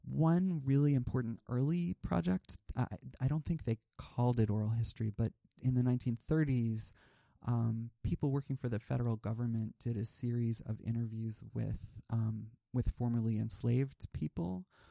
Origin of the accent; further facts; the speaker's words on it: Midwest, United States; I grew up in the Midwest.